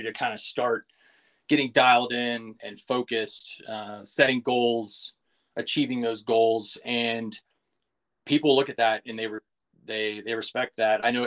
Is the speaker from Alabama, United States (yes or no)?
yes; Auburn, Alabama, United States; So, I'm originally from Auburn, Alabama, home of Auburn University.